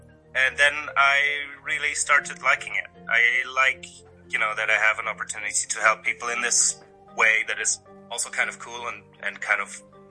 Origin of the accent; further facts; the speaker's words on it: Netherlands; English is a second language; I'm from the Netherlands.